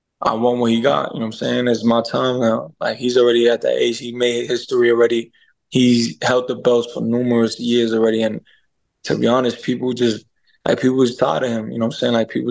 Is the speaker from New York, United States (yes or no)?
yes; New York, United States; I come to fight, and I got an island behind me. I'm from New York, you know, and, it's game time, man.